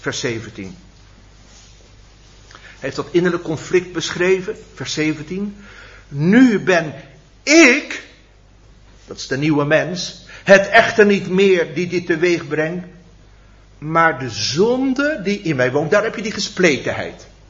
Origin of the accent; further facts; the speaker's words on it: Drenthe, Netherlands; Kan ik het helpen? Ik kom uit Drenthe.